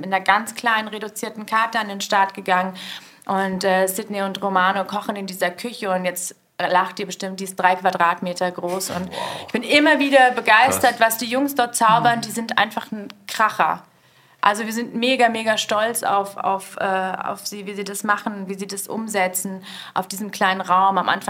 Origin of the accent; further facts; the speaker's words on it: North Rhine-Westphalia, Germany; Aus Nordrhein-Westfalen.